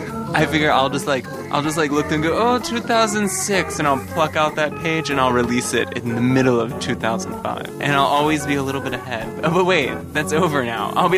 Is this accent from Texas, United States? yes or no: no; Florida, United States; Because we grew up around Disney World